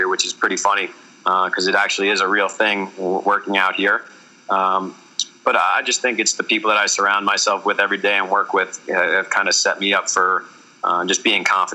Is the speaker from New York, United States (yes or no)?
yes; New York, United States; I know it sounds weird because I'm from New York, but the Knicks are terrible